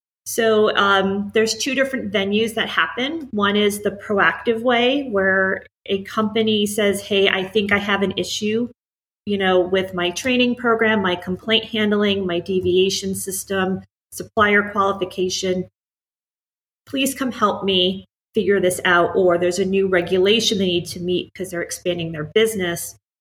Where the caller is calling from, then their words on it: New Rochelle, New York, United States; I am calling in from New Rochelle, New York. So in case you're not sure where that is, I am just north of the Bronx in Westchester County.